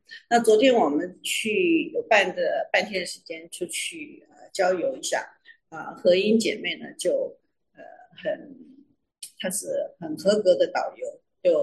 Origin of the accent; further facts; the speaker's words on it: Taiwan; also born or lived in United States; 我是台湾出生长大的，我们是在台湾岛，可是为我来讲，我要去看到海哇，要去开车要好几个钟头才能看到。那我住在美国的时候